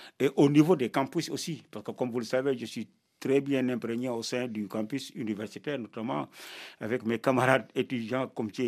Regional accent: Senegal; born there; De toute façon, je suis sénégalais. Parce que je suis né au Sénégal, je parle wolof

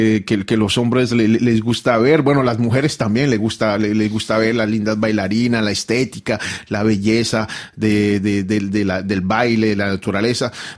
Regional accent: Colombia; born there; yo nací en Colombia, llevo Colombia en mis venas, en la sangre, pero también me siento francés, también me siento un poquito portugués, también me siento un poquito español.

